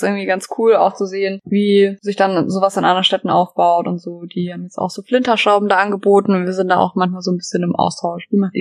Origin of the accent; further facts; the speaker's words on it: Nuremberg, Bavaria, Germany; Also ich komme aus Nürnberg eigentlich